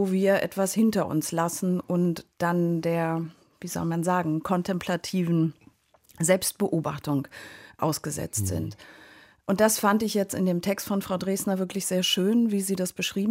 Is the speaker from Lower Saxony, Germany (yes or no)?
no; Berlin, Germany; ich glaube, dass tatsächlich meine Erfahrung als Berlinerin mich auch sehr geprägt hat, weil ich schon in früher Kindheit damit vertraut war, dass es eben Grenzen gibt